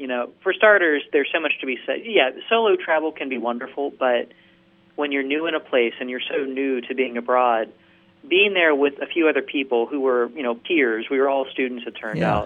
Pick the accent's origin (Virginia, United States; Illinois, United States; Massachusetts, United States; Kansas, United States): Virginia, United States; I grew up in Virginia. I went to college in Tennessee. I'd never been out of the country before.